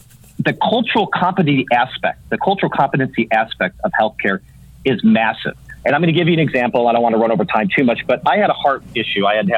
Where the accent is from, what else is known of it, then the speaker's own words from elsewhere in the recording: Midwest, United States; I'm an Irish Catholic boy from the Midwest. You don't touch me unless you absolutely have to, right?